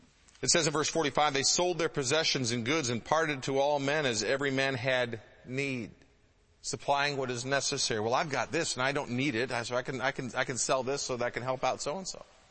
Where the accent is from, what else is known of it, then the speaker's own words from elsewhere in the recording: Scotland, United Kingdom; I'm a collector. I'm Scottish. I collect everything.